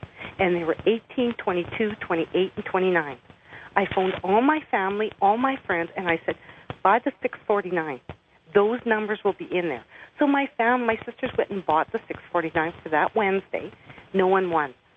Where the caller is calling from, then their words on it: Winnipeg, Manitoba, Canada; I'm calling from Winnipeg.